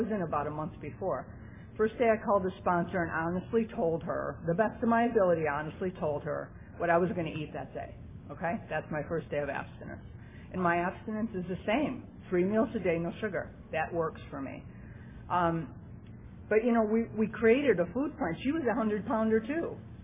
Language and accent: English; California, United States; I walked into a meeting in the Valley. I'm from the San Fernando Valley.